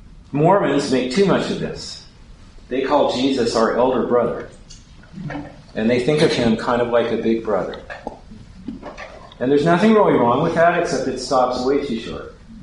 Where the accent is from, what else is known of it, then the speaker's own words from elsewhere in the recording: Wyoming, United States; And immediately, that's a big deal, because that's where I was born. I am Wyoming native. That's my home.